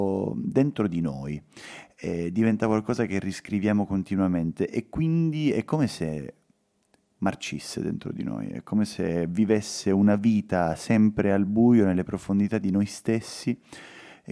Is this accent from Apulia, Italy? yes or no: no; Catania, Sicily, Italy; Sono nato e cresciuto a Catania, che per certi versi non è assolutamente una città di provincia, perché è una città grande, è una metropoli, è enorme, però per altri lo è.